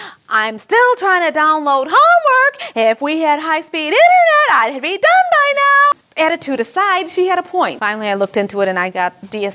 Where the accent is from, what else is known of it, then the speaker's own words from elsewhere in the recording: Chicago, Illinois, United States; now in Edwardsville, United States; I grew up in the Chicago area. I came here to SIU to go to school and just never left.